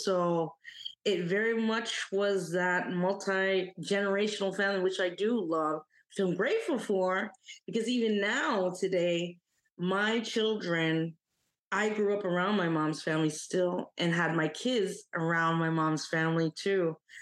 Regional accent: Summit, New Jersey, United States; born there; I was born in Summit, New Jersey, but I was born in a Caribbean household. My mom's family is Jamaican, and I grew up with them.

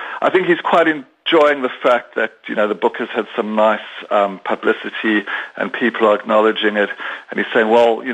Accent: South Africa; I was born in South Africa and lived under apartheid. And, you know, I'm 58 years old now, an old man.

